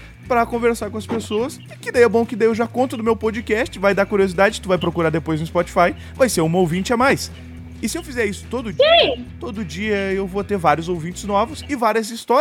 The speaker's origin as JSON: {"language": "Portuguese", "region": "Rio Grande do Sul", "country": "Brazil", "said": "Eu sou do Rio Grande do Sul."}